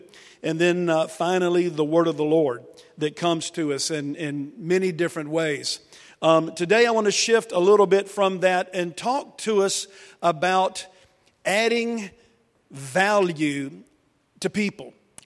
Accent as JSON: {"language": "English", "town": "Wilson", "country": "United States", "tie": "born or raised there", "said": "there's someone two seats down that I grew up with in Wilson from high school."}